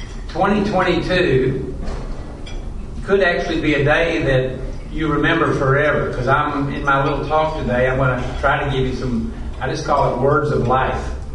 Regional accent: Kentucky, United States; I've been in Kentucky my whole life, and when people try to guess my accent, they always say, "Are you from Texas?"

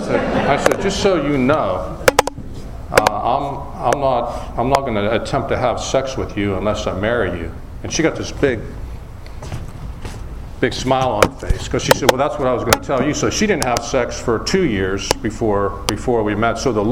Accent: Houston, Texas, United States; And I said, I'm from Houston.

